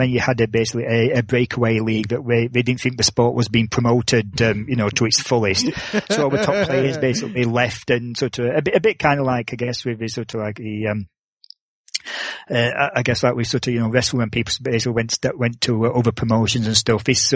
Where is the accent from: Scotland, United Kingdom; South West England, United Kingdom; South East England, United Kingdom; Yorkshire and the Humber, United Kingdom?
Yorkshire and the Humber, United Kingdom; Barnsley; in my hometown of Barnsley